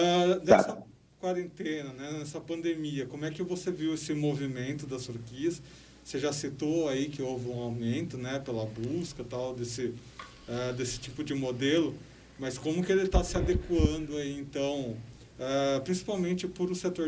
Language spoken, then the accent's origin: Portuguese; Socorro, São Paulo, Brazil; now in Campinas, Brazil; Minha cidade natal, Socorro, também é divisa com Minas.